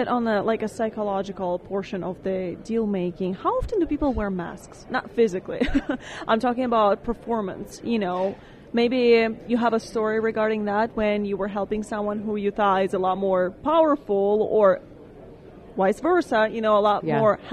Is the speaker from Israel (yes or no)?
no; Russia; English is a second language; I'm originally from Russia